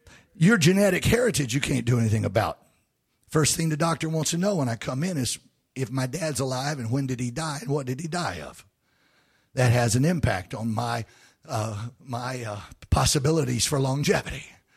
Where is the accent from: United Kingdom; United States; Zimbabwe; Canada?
United States; the South; I'm a Southerner. I was born down here. Every now and then I'll probably have something bubble up that is unique to the South and to men from the South. But I can't do anything about that. It's just where I'm from. I was raised out in the country.